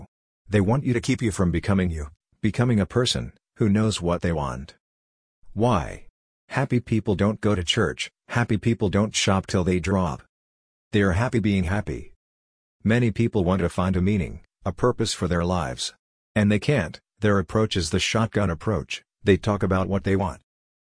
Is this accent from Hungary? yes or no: yes; Hungary; Well, I am from Hungary, I am dyslexic, and anything normal is hard for me.